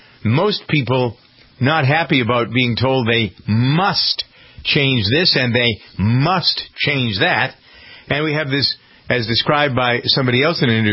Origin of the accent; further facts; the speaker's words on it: Framingham, Massachusetts, United States; a friend of mine who is from my hometown of Framingham, but is spending more and more time in Los Angeles.